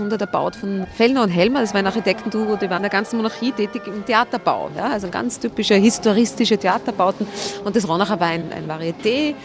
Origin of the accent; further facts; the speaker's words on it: Vienna, Austria; besser als ein Cappuccino, muss ich sagen, als Wiener.